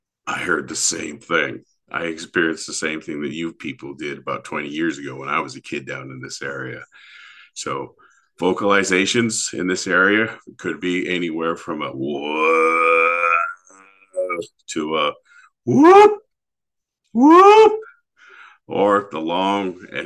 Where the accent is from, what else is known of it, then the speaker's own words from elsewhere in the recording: Washington, United States; enrolled member of the Yakima Nation located in Central Washington. I grew up on the Columbia River.